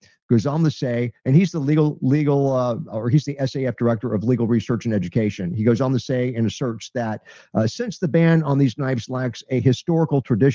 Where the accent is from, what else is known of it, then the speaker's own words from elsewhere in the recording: Tampa, Florida, United States; growing up in Tampa and being a cop